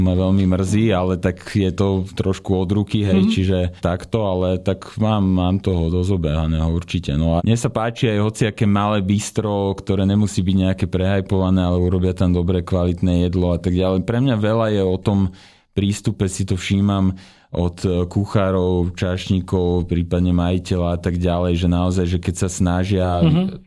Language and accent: Slovak; Bratislava, Bratislava Region, Slovakia; now in Trnava, Slovakia; v Trnave, teda kde ja bývam aj keď som z Bratislavy